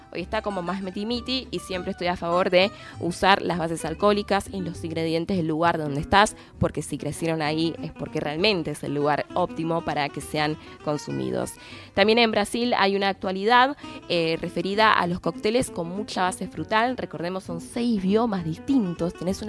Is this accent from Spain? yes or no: no; Argentina; Somos argentinos.